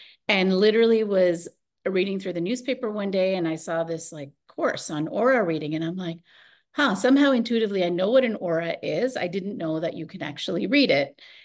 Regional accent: Canada; I was living in India. I was living with my grandmother at the time. I'm from Canada, but I had gone back there to visit.

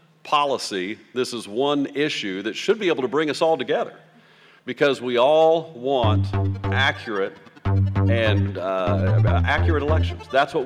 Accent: North Little Rock, Arkansas, United States; I'm from North Little Rock, Arkansas.

